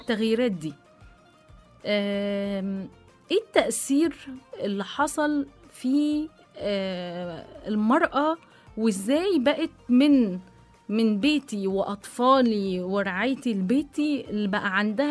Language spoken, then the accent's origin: Arabic; Egypt; أنت هتقولي لي أيوة عندنا في مصر كده، ده وجه تشابه بقى.